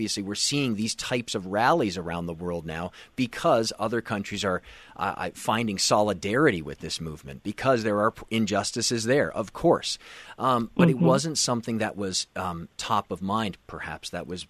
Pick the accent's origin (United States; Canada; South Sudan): Canada; And we all come from different backgrounds, right? I grew up in Canada.